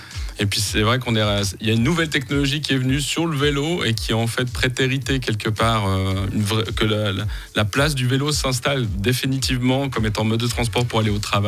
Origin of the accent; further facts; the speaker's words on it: Switzerland; je me suis rendu compte que le casque que je portais en tant que bon Suisse, ben, j'avais pas le droit en France.